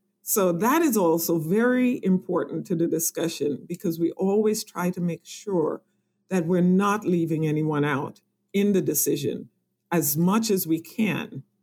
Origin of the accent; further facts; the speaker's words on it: Trinidad & Tobago; born there; I was born in Trinidad and Tobago, so I am an immigrant. I'm not an immigrant descent.